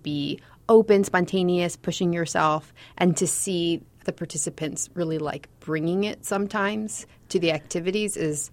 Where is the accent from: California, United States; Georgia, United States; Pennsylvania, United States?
California, United States; Erin and I are both from states that share a border with Mexico. I'm from California, and she was born in Arizona, I think.